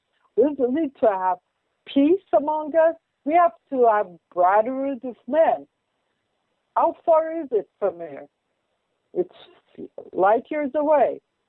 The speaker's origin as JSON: {"language": "English", "country": "Israel", "also_born_or_lived": "United States", "said": "And I'm Israeli, trust me. Well, I'm American more, if you can say. Both."}